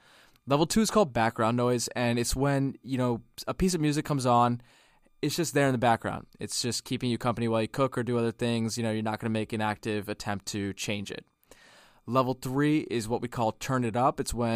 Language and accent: English; India; as an Indian person, you know, when I heard … come on, which is an Indian song